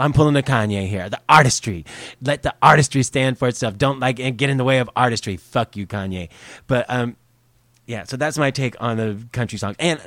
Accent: the South, United States; I grew up in the South, so I have a love for country music.

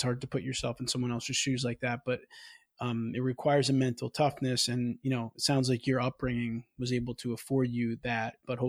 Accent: New York, United States; I mean, I'm from New York, grew up in New York, and I've been to Alaska

